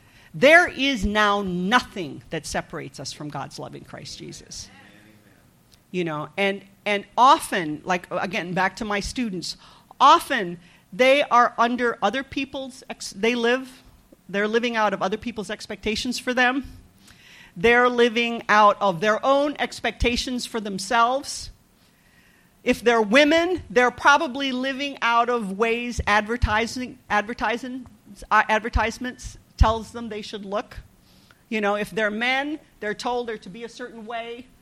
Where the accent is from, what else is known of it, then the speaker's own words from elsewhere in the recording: Philippines; I grew up in the Philippines, which was a country with had a dictator at that time, President Marcos.